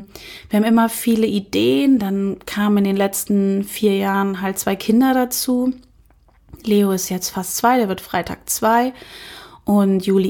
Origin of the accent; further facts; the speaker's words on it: Kassel, Hesse, Germany; Ich komme ursprünglich aus Kassel, dort habe ich mit meinen Eltern gelebt, bin Einzelkind